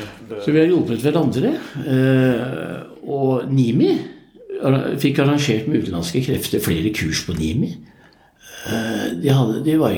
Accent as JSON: {"language": "Norwegian", "region": "Oslo", "country": "Norway", "said": "Jeg Oslo gutt, og hvis du ikke sier noe så blir jeg 77 neste uke."}